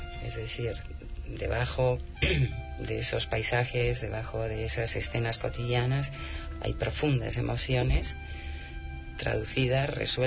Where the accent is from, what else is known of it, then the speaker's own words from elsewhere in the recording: Spain; yo lo puedo certificar porque yo soy española.